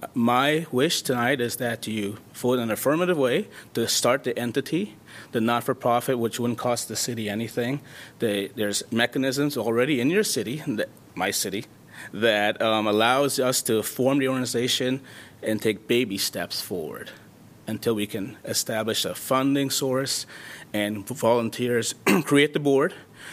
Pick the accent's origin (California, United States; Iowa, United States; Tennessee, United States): Iowa, United States; Muscatine; now in Iowa City, United States; I'm from Iowa City. I grew up in Muscatine, Iowa.